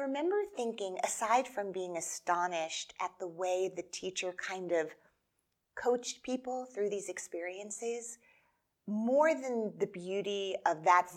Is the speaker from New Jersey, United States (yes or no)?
yes; New Jersey, United States; I grew up in New Jersey